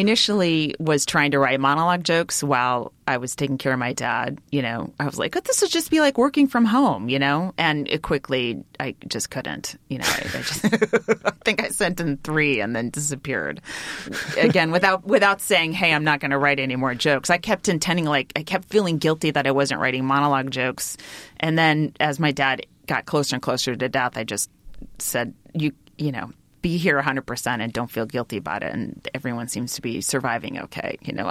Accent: California, United States; I'm from the Bay Area, so I have, there's a million places I could go up and perform

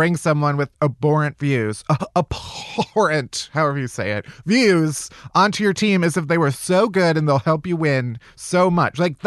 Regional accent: Chicago, Illinois, United States; Technically, I'm from Chicago.

